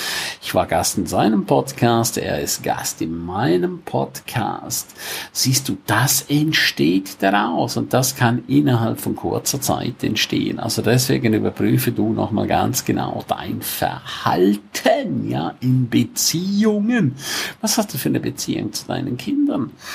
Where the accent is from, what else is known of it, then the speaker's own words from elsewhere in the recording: Grisons, Switzerland; first language Romansh; German is a second language; Ich liebe die deutsche Sprache, auch wenn sie für mich eine Fremdsprache ist. Meine Muttersprache ist rätoromanisch.